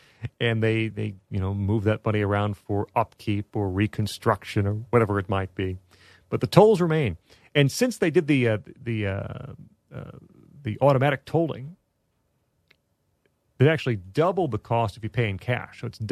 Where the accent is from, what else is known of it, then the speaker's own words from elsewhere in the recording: Chicago, Illinois, United States; And I grew up in the Chicago area, and so I am very familiar with toll roads.